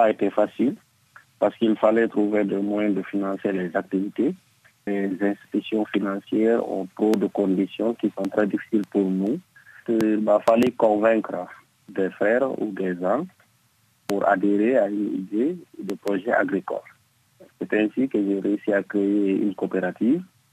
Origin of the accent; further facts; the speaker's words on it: Guinea; je voyais que trouver le marché d'emploi n'était pas chose aisée chez nous, en Guinée.